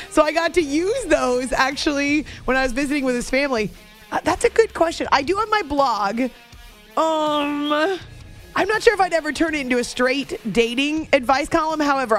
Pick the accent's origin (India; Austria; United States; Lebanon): United States; New England; But also as a kid growing up in New England